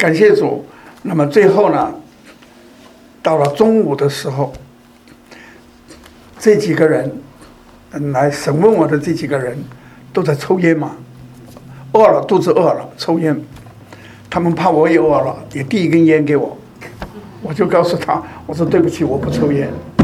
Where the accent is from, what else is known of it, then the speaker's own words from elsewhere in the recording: Hong Kong; 因为我是香港的嘛，香港那个时候是英国在管制，还是属于英国，还没回归。